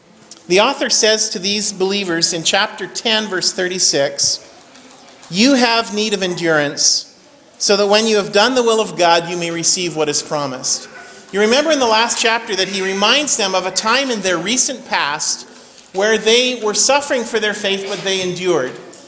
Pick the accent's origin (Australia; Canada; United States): Canada; British Columbia; the area that I grew up in the North Okanagan.